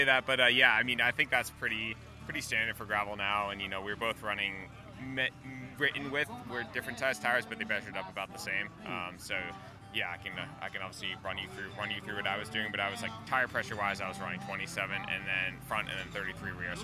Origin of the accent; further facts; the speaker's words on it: Massachusetts, United States; now in Colorado Springs, United States; I know they said during the awards I'm from Manchester, but that's because my bike reg account still says that from Massachusetts. But I live in Colorado Springs now.